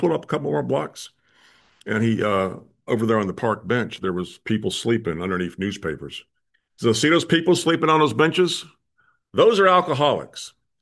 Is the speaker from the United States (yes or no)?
yes; Orlando, Florida, United States; I grew up in Orlando, Florida